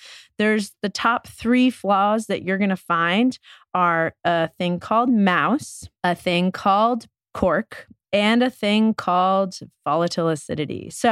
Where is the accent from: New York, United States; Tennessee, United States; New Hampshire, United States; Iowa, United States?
New York, United States; New York City; Listen, growing up in New York, it was like tight politics.